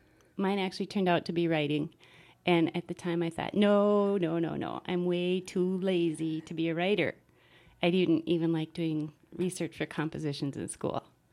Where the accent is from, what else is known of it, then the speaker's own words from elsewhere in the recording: White Lakes, United States; now in Grand Rapids, United States; I grew up in White Lakes. Then we lived in Palo.